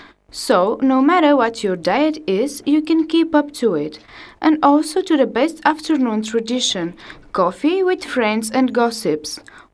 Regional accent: Burgas, Burgas Province, Bulgaria; now in Sofia, Bulgaria; I'm from Burgas, a beautiful city on the coast of Black Sea. I came to Sofia to study journalism. However, as a marine girl

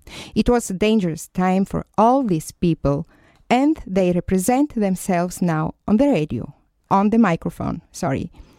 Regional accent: Bulgaria; German is a second language; Was könnte man über meine Heimat Bulgarien sagen? Es ist ein Land mit alter Kultur und wunderschönen Naturlandschaften, hohe Berge, Täler und eine etwa 400 Kilometer lange Meeresküste.

